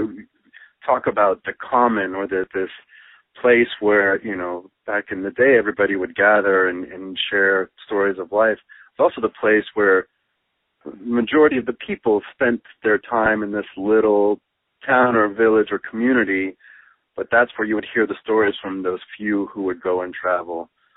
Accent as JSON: {"language": "English", "region": "California", "country": "United States", "tie": "born or raised there", "said": "I grew up in Northern California and live in Southern."}